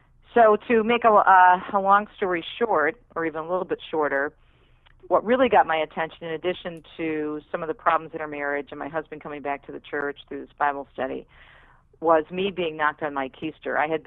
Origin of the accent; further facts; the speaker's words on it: Detroit, Michigan, United States; my hometown of Detroit